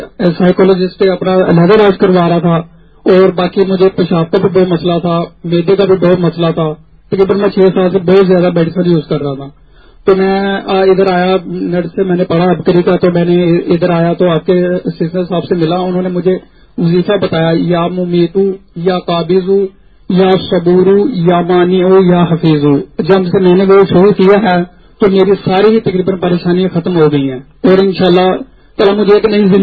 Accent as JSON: {"language": "Urdu", "town": "Faisalabad", "region": "Punjab", "country": "Pakistan", "said": "تو میں فیصلہ آباد سے ہوں."}